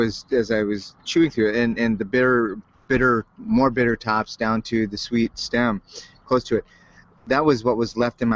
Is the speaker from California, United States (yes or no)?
no; South Dakota, United States; One of the things growing up in South Dakota is the only lettuce flavor I knew of was iceberg lettuce.